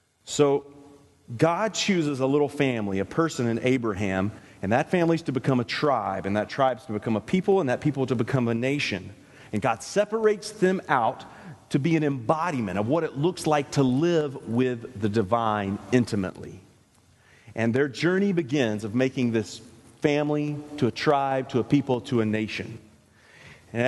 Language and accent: English; United States; Since I'm an American and I'm very familiar with malls, this is how I remember it in my head.